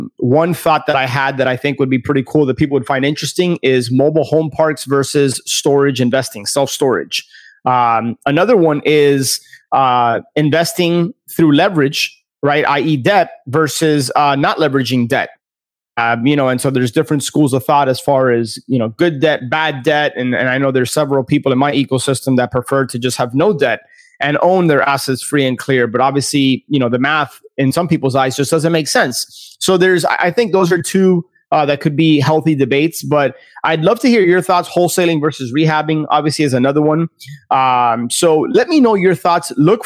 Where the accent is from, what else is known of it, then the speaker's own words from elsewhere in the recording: West Palm Beach, Florida, United States; I am from West Palm Beach.